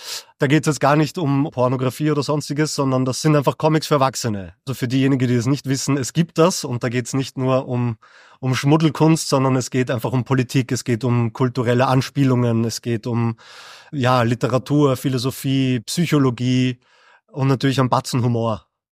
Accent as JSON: {"language": "German", "region": "Vienna", "country": "Austria", "tie": "born there", "said": "Ich bin in Wien geboren, bin aber Deutscher und Belgier"}